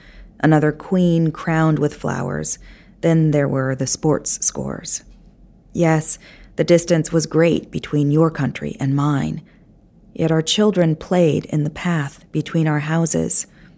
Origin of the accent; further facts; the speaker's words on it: United States; it was probably the best thing that I could have done as an American